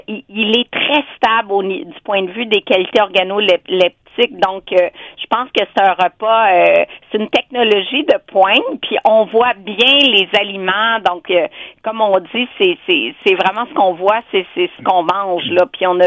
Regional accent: Hull, Quebec, Canada; born there; Je suis née à Hull. J'ai étudié à l'Université d'Ottawa, donc j'adore la région.

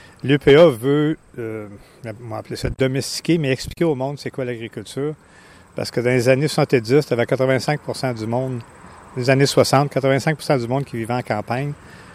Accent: Gatineau, Quebec, Canada; Moi, je viens de la ville, je viens de Gatineau, puis je n'avais jamais été voir un producteur agricole avant, 24 ans.

